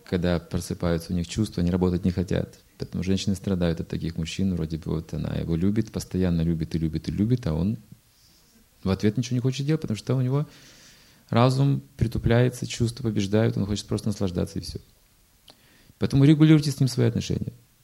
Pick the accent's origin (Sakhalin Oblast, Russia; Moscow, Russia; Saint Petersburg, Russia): Sakhalin Oblast, Russia; Okha; А сестра с мужем живет в Ахе. Это 3 часа езды. Север Сахалина. Это мой родной город, на самом деле.